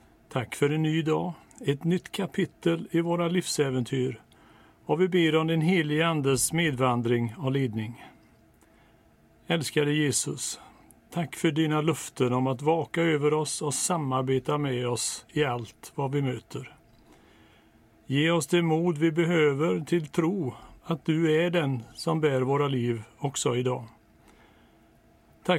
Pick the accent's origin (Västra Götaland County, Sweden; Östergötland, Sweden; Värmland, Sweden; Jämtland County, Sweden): Västra Götaland County, Sweden; Donsö; Som liten, när någon på Donsö frågade om vem jag var så fick jag lära mig att svara